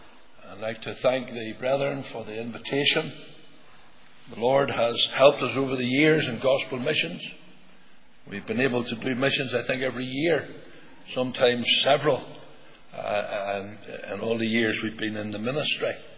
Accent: Belfast, Northern Ireland, United Kingdom; I was born and raised in Belfast in a place called Tiger's Bay. It's a very rough place.

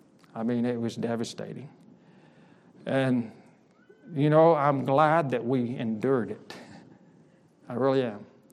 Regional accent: Dumas, Texas, United States; now in Ghana; Well, I'm from Dumas, Texas. My sending church in Fort Worth, and I live in Ghana, West Africa.

